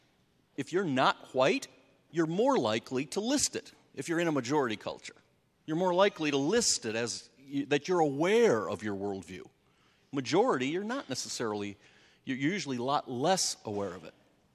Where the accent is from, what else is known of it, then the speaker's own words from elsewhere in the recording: United States; I think, I'm from America. Isn't that obvious? No. Could be Britain. Could be all sorts of other white places.